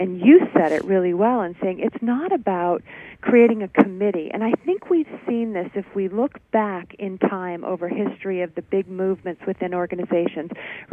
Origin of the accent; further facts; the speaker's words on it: Hampton, New Hampshire, United States; now in San Diego, United States; I am, but I grew up in New Hampshire, so I'm familiar with New England.